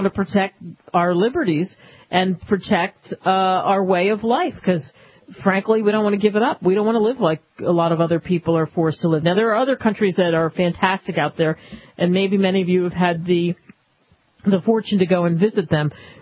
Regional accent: Northeast, United States; now in Dallas, United States; Oh, no. I grew up in the Northeast. I'm an Eagles fan.

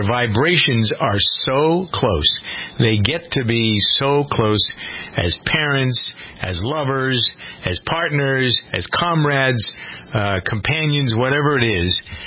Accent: Framingham, Massachusetts, United States; Speaking of my hometown of Framingham, next to Framingham is a smaller town called Natick.

